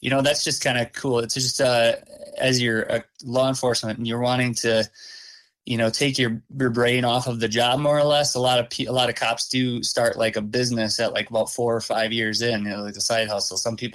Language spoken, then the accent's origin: English; Jefferson, Wisconsin, United States; Yeah, it was like South Central Wisconsin. So we grew up, I grew up in Jefferson. So we were fishing the Rock River